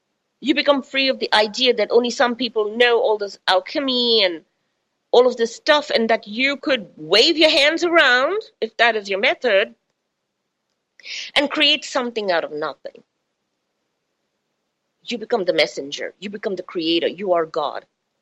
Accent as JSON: {"language": "English", "country": "India", "tie": "born or raised there", "said": "I'm from the East. I was born in India. I was brought up in India."}